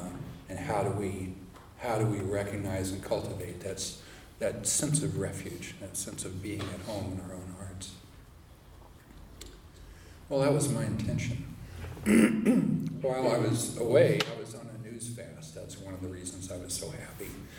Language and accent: English; Tucson, Arizona, United States; Tucson was my hometown. It's where I grew up. I grew up in the home my parents built in the mountains west of Tucson, in the upper Sonoran Desert.